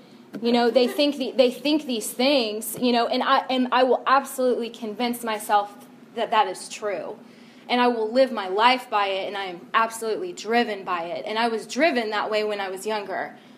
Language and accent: English; East Cobb County, Georgia, United States; I grew up in Metro Atlanta. I grew up in East Cobb County, went to Lassiter High School. I don't know how familiar you guys are with the area. East Cobb snobs, you know, that's what we are.